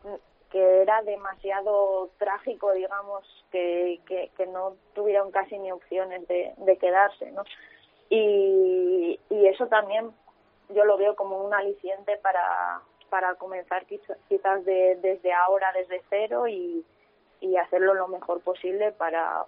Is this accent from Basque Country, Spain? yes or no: yes; Vitoria, Basque Country, Spain; born there; Toda mi familia materna es dominicana. Y desde que nací tengo doble nacionalidad, aunque soy nacida en Vitoria.